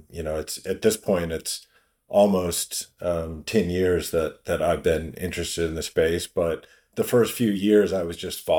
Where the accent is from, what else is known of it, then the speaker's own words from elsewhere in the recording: Kentucky, United States; I grew up in Kentucky. He grew up in Indiana.